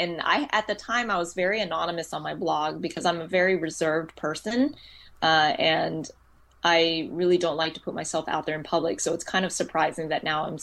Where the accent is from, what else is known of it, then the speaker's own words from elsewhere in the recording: Houston, Texas, United States; we're coming to Austin, which is 2.5 hours away from my hometown of Houston.